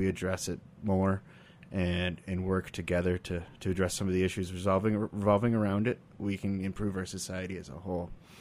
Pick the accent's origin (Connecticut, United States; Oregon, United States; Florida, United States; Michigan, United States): Michigan, United States; Detroit; So I grew up in Metro Detroit, Michigan, and to a criminal defense father and a mother who was in hospital administration.